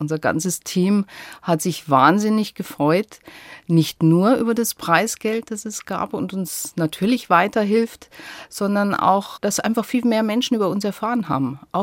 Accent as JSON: {"language": "German", "town": "Munich", "region": "Bavaria", "country": "Germany", "tie": "born or raised there", "said": "Das ist Heimat. Das ist einfach ein schönes Gefühl, an der Isar zu sein, die Ecken zu kennen. Ich bin da sehr verbunden. Von der Kindheit her, von der Schulzeit her"}